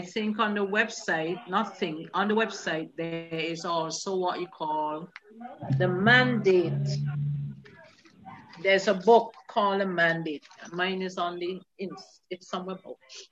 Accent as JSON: {"language": "English", "country": "St. Vincent & Grenadines", "said": "I'm from St. Vincent."}